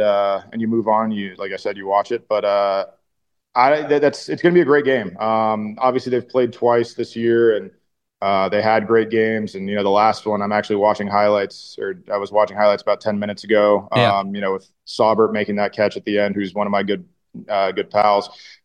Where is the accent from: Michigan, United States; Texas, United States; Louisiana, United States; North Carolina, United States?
Texas, United States; Belton; my two favorites, in my hometown, right on I-35, Belton, Texas, is Miller's Barbecue.